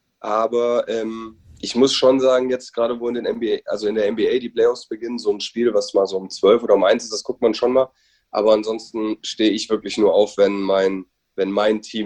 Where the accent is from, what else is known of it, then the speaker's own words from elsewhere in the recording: Giessen, Hesse, Germany; Ja, also ich bin eine halbe Stunde von Frankfurt groß geworden in Gießen